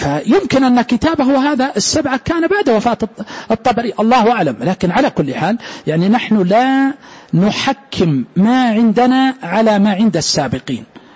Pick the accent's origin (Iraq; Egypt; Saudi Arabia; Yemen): Saudi Arabia; سواء هنا في داخل بلادنا المملكة العربية السعودية